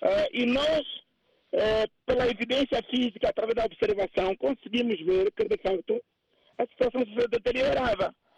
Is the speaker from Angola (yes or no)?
yes; Angola; Eu, como angolano, não posso perceber